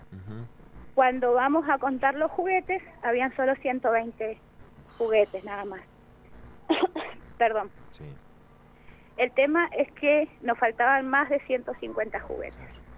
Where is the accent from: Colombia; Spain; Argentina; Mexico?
Argentina; como todo argentino lo tenemos que sufrir para ver el triunfo